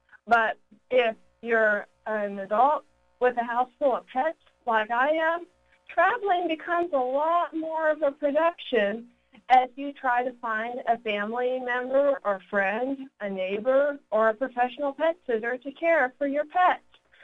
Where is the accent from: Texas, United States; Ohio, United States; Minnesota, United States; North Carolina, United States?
Texas, United States; Plano; because I grew up in Plano, Texas, and worked as a dog trainer and pet sitter for 10 years.